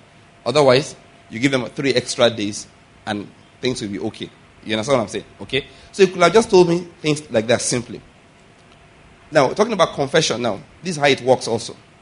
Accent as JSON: {"language": "English", "country": "Nigeria", "said": "Father, I thank you because I could go to Enugu, Ibadan, Lagos, Abuja, Kaduna, Kotangora. I'm a Nigerian."}